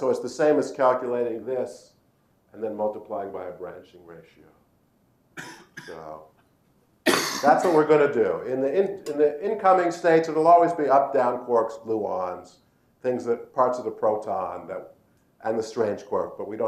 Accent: Toronto, Ontario, Canada; I grew up in Toronto.

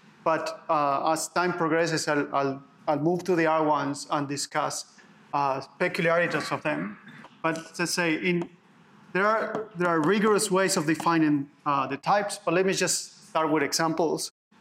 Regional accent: Argentina; English is a second language; I come from Argentina.

